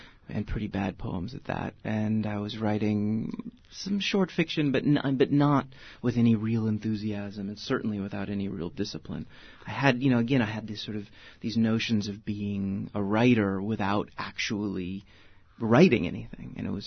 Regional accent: Ketchum, Idaho, United States; growing up in Ketchum

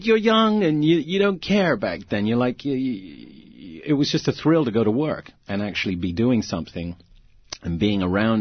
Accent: England, United Kingdom; We had two channels, this dates me, we had two channels growing up in England, black and white TV. We didn't get color until 67.

